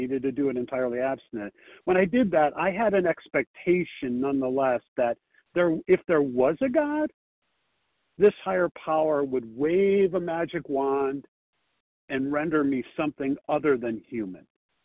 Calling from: Chicago, Illinois, United States; and I'm calling from Chicago

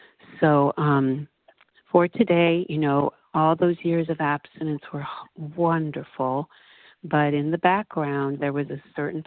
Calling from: Florida, United States; I'm calling from Florida.

